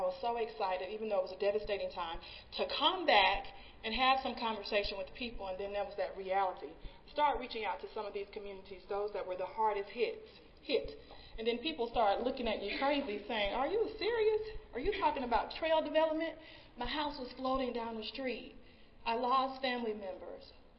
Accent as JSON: {"language": "English", "town": "Birmingham", "region": "Alabama", "country": "United States", "lives_now": "New Orleans, United States", "said": "Well, I'm originally from Birmingham, but when I got to New Orleans, this is a different kind of place."}